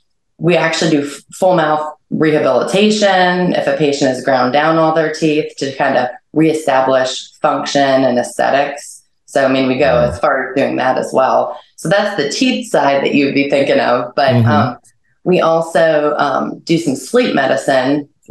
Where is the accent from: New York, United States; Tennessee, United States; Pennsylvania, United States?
Pennsylvania, United States; Erie; I went to Allegheny College, and in my hometown of Erie, Pennsylvania, there were three brothers, and they all went to Allegheny